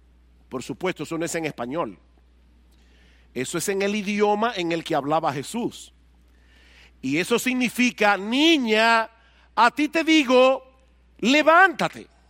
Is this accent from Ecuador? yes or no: no; San Juan de la Maguana, San Juan, Dominican Republic; en el pueblo donde yo nací, que se llamaba San Juan de la Maguana, o se llama todavía San Juan de la Maguana